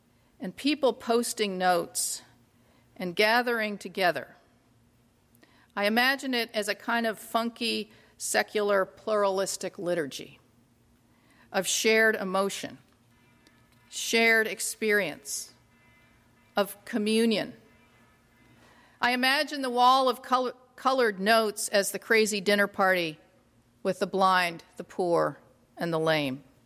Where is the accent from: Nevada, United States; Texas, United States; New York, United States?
New York, United States; New York City; I'm going to start this humble conversation with a story from my hometown of New York City.